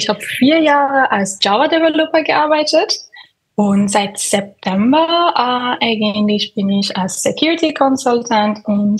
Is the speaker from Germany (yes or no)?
no; Iran; German is a second language; moved away as an adult; now in Vienna, Austria; Ah, ich komme aus dem Iran. Seit 2016 bin ich in Wien.